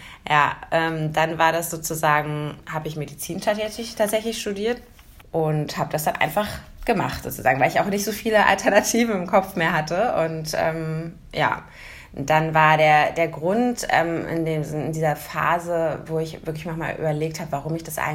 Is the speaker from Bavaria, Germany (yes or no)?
no; Berlin, Germany; ich hatte schon auf jeden Fall Lust, aus Berlin wegzuziehen. Also ich bin auch Berlinerin, genau, wir kennen uns ja eben seit der Jugend.